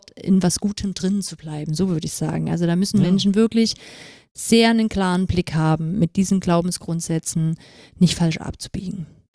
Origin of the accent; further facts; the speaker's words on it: Saxony, Germany; aus Sachsen.